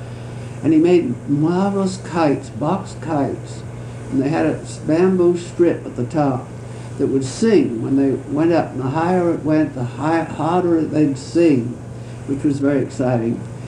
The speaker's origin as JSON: {"language": "English", "town": "San Rafael", "region": "California", "country": "United States", "tie": "born there", "said": "Well, I was born in San Rafael."}